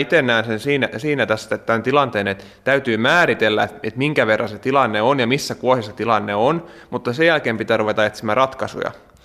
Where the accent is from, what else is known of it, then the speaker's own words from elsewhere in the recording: Laitila, Southwest Finland, Finland; now in Ypäjä, Finland; Olen tosiaan tuore ypäjäläinen, mutta kotoisin olen Laitilasta tuolta Varsinais-Suomesta. Ja kyllä mä tänne Ypäjälle olen tullut ihan asumaan